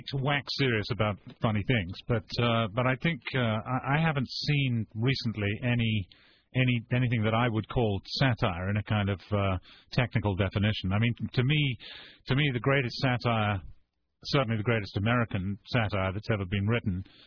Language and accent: English; England, United Kingdom; I didn't realize it was second base because I was growing up in England, of course.